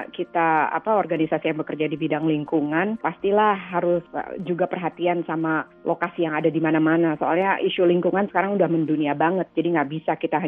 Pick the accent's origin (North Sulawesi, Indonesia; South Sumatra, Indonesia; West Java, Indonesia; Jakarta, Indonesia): Jakarta, Indonesia; Aku kan besar di Jakarta dan dulu Jakarta tuh masih tahun 80-an kan Jakarta masih sepi banget